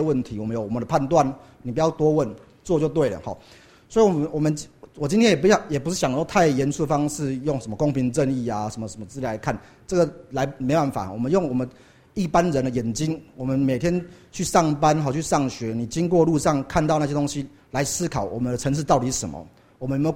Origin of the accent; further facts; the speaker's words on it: Taipei, Taiwan; 因为我算是台北人，我在台北诞生的，但是我跟很多在座很多人一样，我们这一代的，其实我们父母并不是台北人，而是从中部南部或东部上来台北求学，然后工作就留下来了。